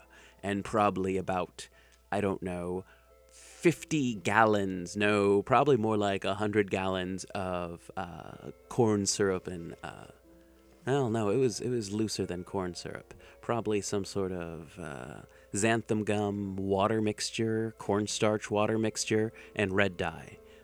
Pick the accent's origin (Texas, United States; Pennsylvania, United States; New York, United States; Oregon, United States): Oregon, United States; Portland; That was from this last weekend in Portland, Oregon, my hometown.